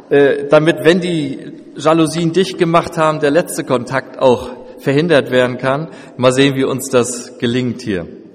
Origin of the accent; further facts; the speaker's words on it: Northern Germany, Germany; now in Bautzen, Germany; wir kommen aus Bautzen, wohnen dort seit über 20 Jahren und kommen ursprünglich aus dem Norden. Ja, so vielleicht zu der Herkunft.